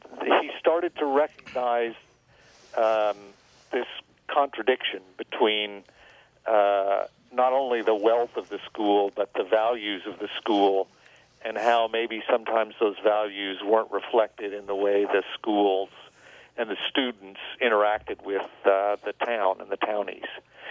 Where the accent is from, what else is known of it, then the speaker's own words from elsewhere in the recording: Tulsa, Oklahoma, United States; Tulsa, Oklahoma.